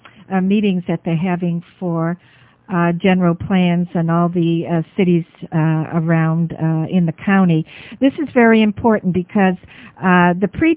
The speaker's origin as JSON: {"language": "English", "region": "Massachusetts", "country": "United States", "tie": "born or raised there", "said": "Well, you know, that's my home state, Dr. Right. Stan, Massachusetts"}